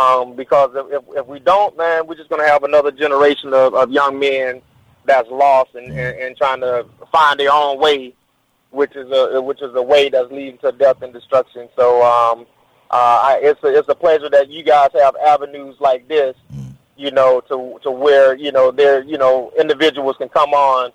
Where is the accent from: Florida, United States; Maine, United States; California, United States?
Florida, United States; Apopka; I'm here in my hometown of Apopka, Florida, man, rolling through, just celebrating my sister's 50th birthday.